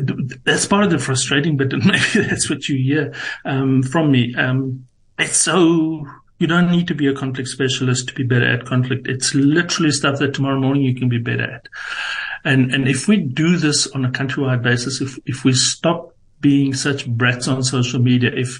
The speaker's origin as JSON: {"language": "English", "country": "South Africa", "said": "I'm also a South African."}